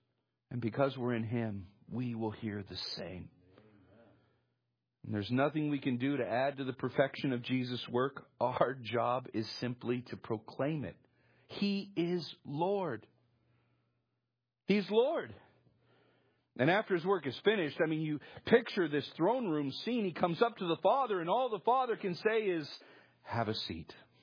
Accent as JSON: {"language": "English", "town": "Vallejo", "region": "California", "country": "United States", "said": "I'm proud to be from Vallejo."}